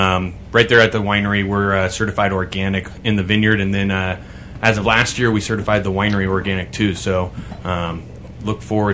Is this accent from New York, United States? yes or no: no; Santa Rosa, California, United States; I was born and raised in Santa Rosa, you know, and so it was one of those things that I just kind of fell into it.